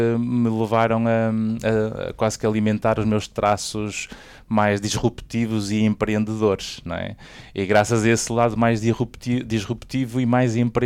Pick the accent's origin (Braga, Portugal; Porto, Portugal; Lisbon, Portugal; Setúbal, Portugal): Porto, Portugal; Eu sou natural do Porto, né? Do Porto mesmo, do Porto aqui, nascido em Sedofeita, não é? Há 46 anos atrás